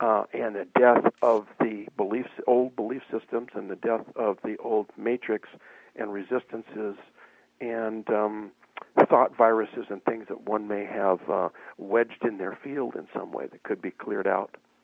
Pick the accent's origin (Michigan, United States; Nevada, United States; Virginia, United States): Nevada, United States; Las Vegas; born there; now in Santa Cruz, United States; Well, I was born in Las Vegas.